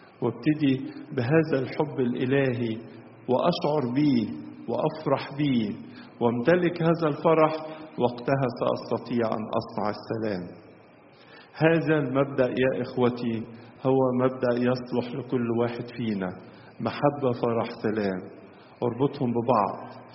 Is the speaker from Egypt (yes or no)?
yes; Egypt; نستخدمها كلنا كمصريين